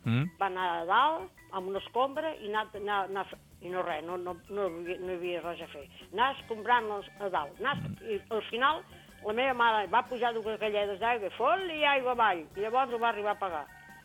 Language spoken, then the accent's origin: Catalan; Vilafranca del Penedès, Catalonia, Spain; also born or lived in Sant Sadurní d'Anoia; soc a Vilafranca, però jo vaig néixer a Sant Sadurní.